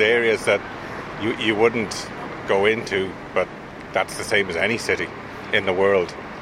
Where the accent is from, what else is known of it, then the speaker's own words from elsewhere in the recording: Wales, United Kingdom; moved away as an adult; now in Clane, Ireland; I'm from Wales originally. I moved over 27 years ago.